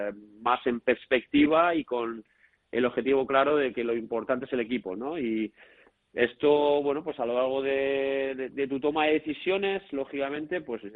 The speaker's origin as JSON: {"language": "Spanish", "town": "Pamplona", "region": "Navarre", "country": "Spain", "said": "Tuve la oportunidad cuando bueno, salí de Pamplona, de irme a Estados Unidos."}